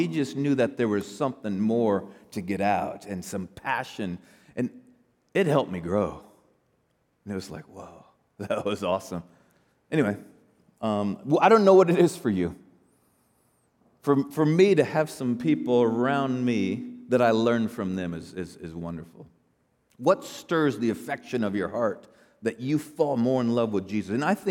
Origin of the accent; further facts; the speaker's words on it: Denver, Colorado, United States; That used to be the case for me when I grew up in Denver, so I'm a Bronco fan.